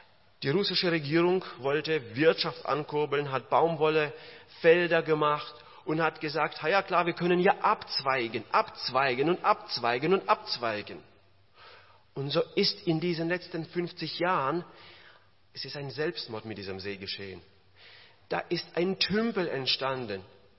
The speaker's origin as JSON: {"language": "German", "country": "Kazakhstan", "tie": "born or raised there", "said": "Ich bin in Kasachstan groß geworden, da zur Welt gekommen, da groß geworden."}